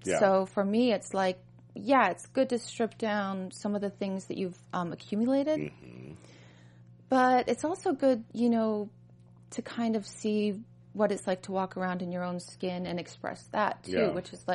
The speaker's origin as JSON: {"language": "English", "town": "Los Alamos", "region": "New Mexico", "country": "United States", "said": "So I come from Los Alamos."}